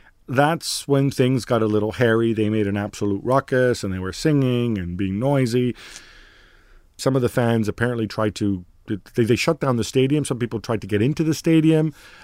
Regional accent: Milan, Lombardy, Italy; I'm just speaking for myself here, right? I'm from Milan. If you come into my hometown and you want to march around and whatever, that's fine.

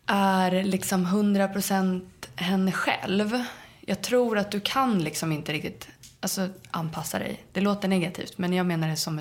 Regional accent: Hägersten, Stockholm County, Sweden; Okay. Hägersten, där jag växte upp.

